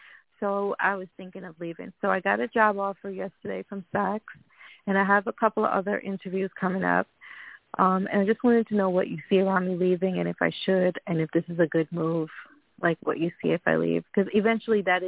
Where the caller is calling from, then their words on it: Long Island, New York, United States; It's New York, but I'm calling from Long Island, New York.